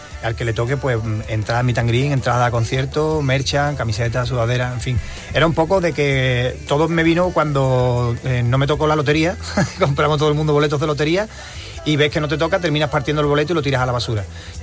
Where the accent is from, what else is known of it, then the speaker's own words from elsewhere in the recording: Jerez de la Frontera, Andalusia, Spain; soy de Jerez y consumo el flamenco, es algo que se huele en las calles de mi tierra.